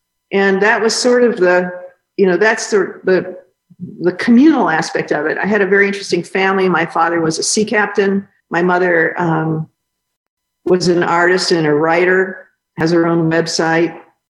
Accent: Beverly Farms, Massachusetts, United States; I grew up in Beverly Farms, Massachusetts, and my mother chose the house because there was a beach across the street with a big pier.

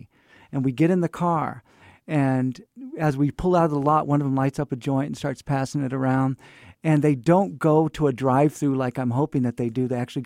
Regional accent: Fresno, California, United States; also born or lived in Livermore; I transferred from a high school in Livermore back to Fresno, which was my hometown, but I hadn't lived there in years.

